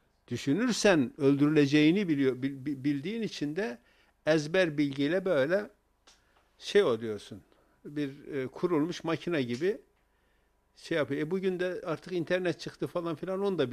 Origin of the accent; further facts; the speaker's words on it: Erzurum, Turkey; Şimdi ben Erzurumluyum.